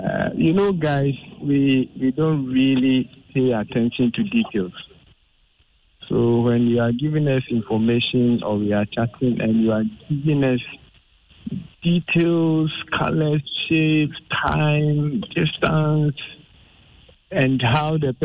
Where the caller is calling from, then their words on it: Tema, Greater Accra, Ghana; I'm calling from Tema.